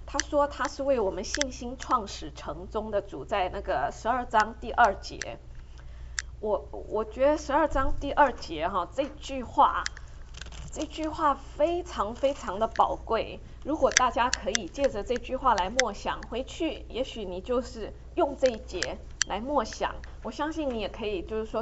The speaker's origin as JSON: {"language": "Chinese", "country": "Taiwan", "also_born_or_lived": "San Francisco", "said": "那他是从中国大陆来，我从台湾来，然后我们背景非常的不相似"}